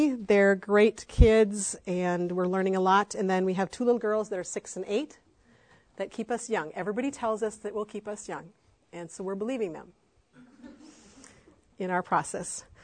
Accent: Minnesota, United States; I'm from Minnesota. I go to Bethlehem Baptist Church.

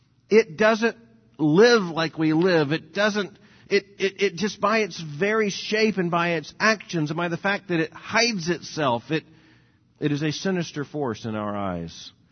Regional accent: Florida, United States; And growing up in Florida, we were surrounded by snakes all the time.

